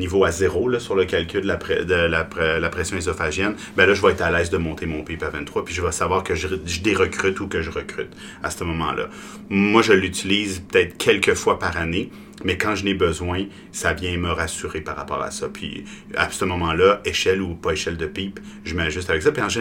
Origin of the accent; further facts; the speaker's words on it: Quebec, Canada; au Québec, nous autres, on vient du Québec